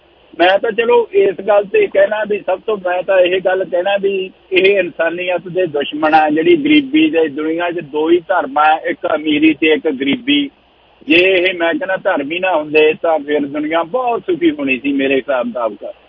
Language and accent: Punjabi; Punjab, India; ਮੈਂ ਦਮਦਮਾ ਸਾਹਿਬ ਮੇਰੇ ਨਾਲ ਬਿਲਕੁਲ ਹੀ ਪੈਂਦਾ, ਉੱਥੇ ਪਿੰਡ ਅਸੀਂ ਨਿੱਕੇ ਨਿੱਕੇ ਹੁੰਦੇ ਸੀਗੇ, ਵਿਸਾਖੀ ਦਾ ਮੇਲਾ ਲੱਗਦਾ ਸੀਗਾ